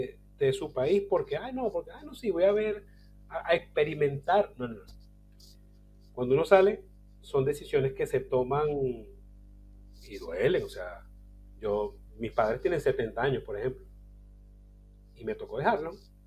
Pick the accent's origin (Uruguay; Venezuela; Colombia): Venezuela; En mi país, Venezuela es lindo.